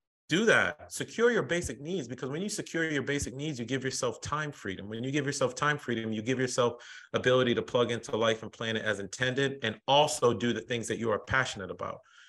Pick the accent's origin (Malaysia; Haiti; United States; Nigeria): Haiti; because my family is an immigrant family. We're from Haiti.